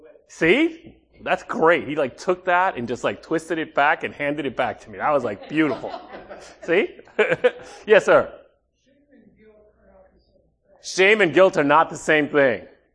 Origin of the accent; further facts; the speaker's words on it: Manhattan, New York, United States; I grew up in Manhattan. In Manhattan, we jaywalk like crazy. I don't know anyone in Manhattan who doesn't jaywalk.